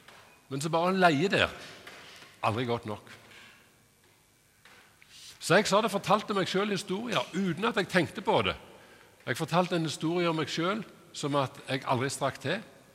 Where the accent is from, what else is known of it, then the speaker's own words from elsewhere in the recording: Kvednaland, Rogaland, Norway; Jeg vokste opp på Kvedneland.